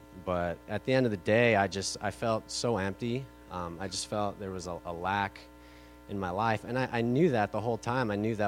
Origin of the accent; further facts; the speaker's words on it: California, United States; As I said, I moved from California, and so I was raised, in a Christian home